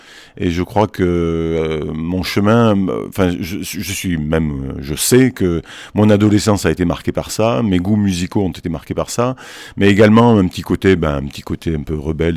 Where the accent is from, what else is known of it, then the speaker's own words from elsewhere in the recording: Occitanie, France; J'avais 11 ans, je venais du Comminges profond